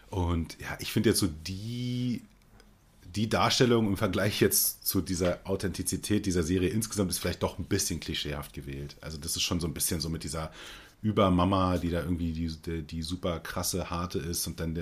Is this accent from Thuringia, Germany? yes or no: no; Berlin, Germany; bin ich dann halt natürlich als alter Berliner, ja, ist ja meine Geburtsstadt.